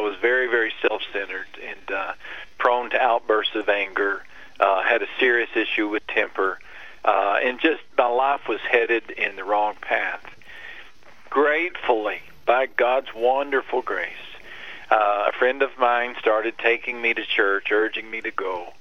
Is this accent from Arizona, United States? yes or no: no; Texas, United States; I grew up in West Texas. I'm the son of a mechanic. My mom was a nurse. My parents, just the salt of the earth. Great, great folks. And very, very blue-collar, lower middle class, small town upbringing.